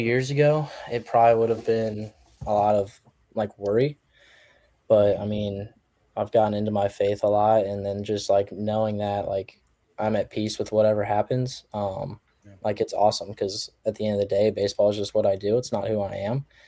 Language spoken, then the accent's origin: English; Tampa, Florida, United States; now in Norfolk, United States; I grew up mostly in Tampa, but in my early life, I lived in a few different spots.